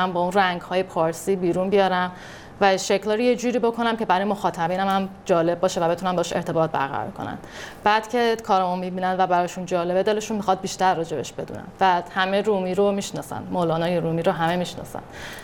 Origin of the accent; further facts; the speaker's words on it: Iran; و من خب توی همچین جامعه بزرگ شدم و به نظر من زنها در ایران توی خونه هاشون یه شخصیت دیگه دارن